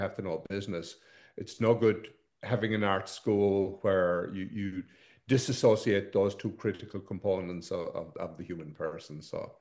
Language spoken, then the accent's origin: English; Ireland; And I'm Irish, so I like some Irish movies.